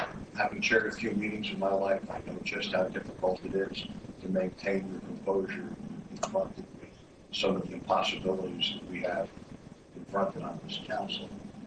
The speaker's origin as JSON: {"language": "English", "region": "New Jersey", "country": "United States", "tie": "born or raised there", "said": "Born and raised in this state, I've watched it become urbanized and sprawled and dumped on and remembered most for our parkway, turnpike exits, and the Bay of Barrel Works."}